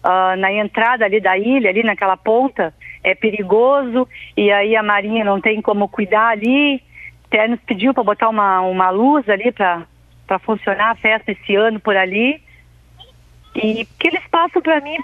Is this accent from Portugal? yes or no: no; São Lourenço, Brazil; Nasci e me criei aqui em São Lourenço.